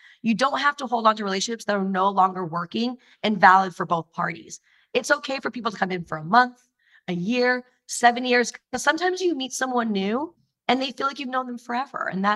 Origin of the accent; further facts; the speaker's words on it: Utah, United States; But I grew up in Utah.